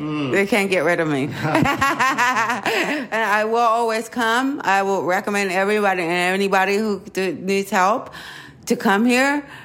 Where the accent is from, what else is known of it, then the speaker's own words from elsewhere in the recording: Bronx, New York, United States; also born or lived in Baltimore / Palm Desert; I'm from the South Bronx, New York. You know, I was raised by my grandmother and then moved to Baltimore, Maryland, ended up in California. I did great in Palm Desert, was out there for 18 years, had a place, everything.